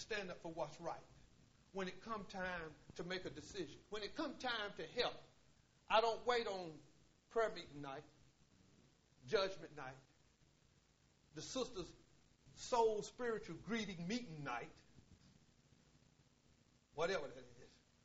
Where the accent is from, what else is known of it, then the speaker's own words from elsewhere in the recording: Willow, North Carolina, United States; I'm from Willow, North Carolina.